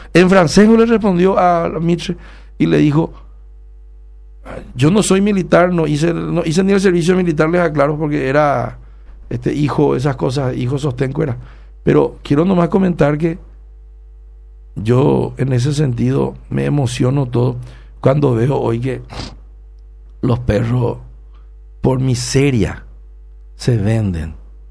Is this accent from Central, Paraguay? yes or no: no; Carapeguá, Paraguarí, Paraguay; Porque yo soy paraguayo de verdad. Campesino de Carapeguay